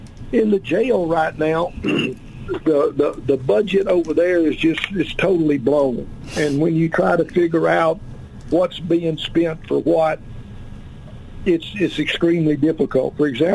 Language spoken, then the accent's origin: English; Arkansas, United States; Well, obviously, I was born and raised here in Arkansas.